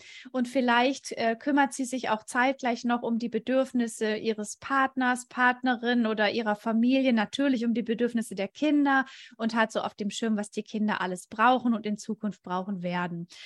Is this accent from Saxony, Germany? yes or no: no; Ludwigsburg, Baden-Württemberg, Germany; ich komme aus Ludwigsburg, das ist bei Stuttgart und ich lebe hier mit meinem Mann und unseren drei Kindern.